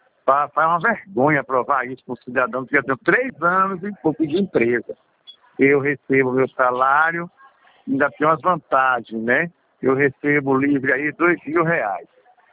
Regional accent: Northeast Region, Brazil; eu sou do Nordeste

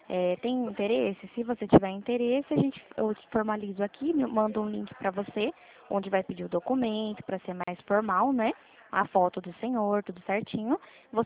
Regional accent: Limeira, São Paulo, Brazil; Sou de Limeira, interior de São Paulo.

